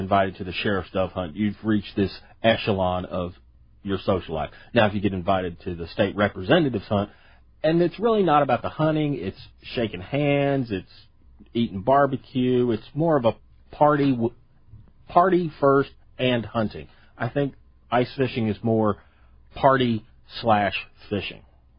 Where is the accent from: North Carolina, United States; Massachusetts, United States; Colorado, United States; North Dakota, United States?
Massachusetts, United States; I've called in from my home state of Massachusetts.